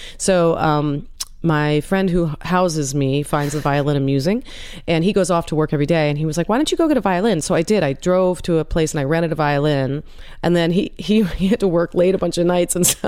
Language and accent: English; Washington, District of Columbia, United States; because again, I grew up in Washington, D.C.